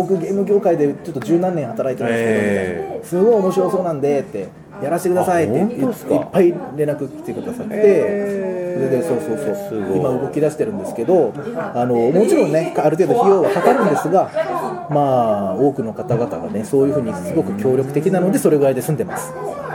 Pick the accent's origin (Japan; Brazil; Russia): Russia; Japanese is a second language; ロシアの、僕ロシア人で、英語と、まあ、日本語できるん で、